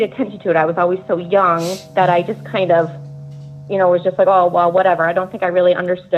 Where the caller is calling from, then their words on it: New Hampshire, United States; I'm calling from New Hampshire.